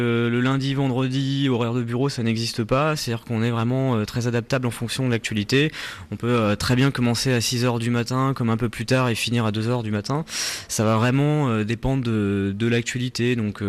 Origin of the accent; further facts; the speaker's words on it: Hauts-de-France, France; now in Paris, France; moi, je suis originaire du Nord à la base.